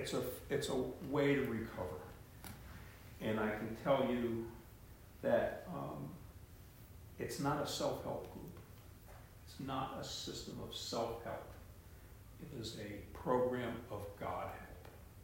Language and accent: English; West Virginia, United States; born there; I was born in West Virginia. I was born maybe 30 miles from where they were working.